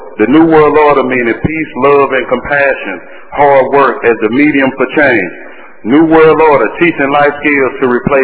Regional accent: Dallas, Texas, United States; I was raised in District 8 in Tanelle Atkins District at 5044 Corrigan Court.

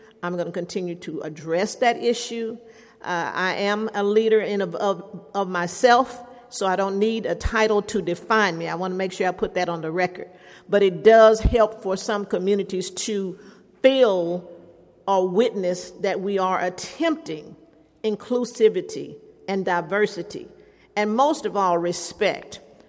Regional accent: Texas, United States; and we all know we're from Texas, so we have a little bit of everything.

